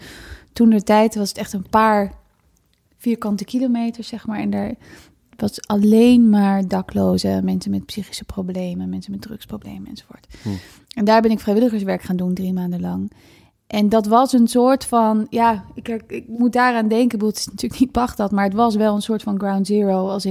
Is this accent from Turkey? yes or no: no; Kenya; Dutch is a second language; Ik sprak gebrekkig Nederlands. Ik ben grotendeels natuurlijk Engels opgevoed of opgegroeid. Dus ik denk wel, dat was heel... als ik daarop terugkijk, dan denk ik, ja, ik leefde echt een beetje in twee werelden. Enerzijds in de natuur en in Afrika. Weet je, in Kenia